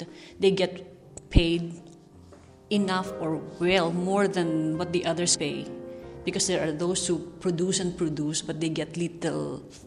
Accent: Philippines; English is a second language; I'm from the Philippines

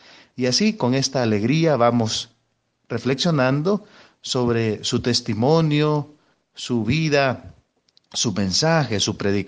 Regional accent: El Salvador; también como salvadoreños damos gracias

